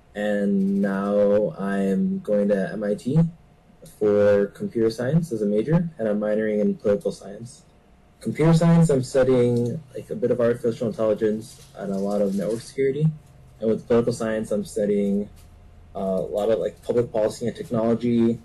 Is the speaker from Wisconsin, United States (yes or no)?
yes; Wisconsin, United States; also born or lived in Cameroon; I'm originally from Cameroon, but I moved to Wisconsin when I was 1.5. I went to Oak Creek High School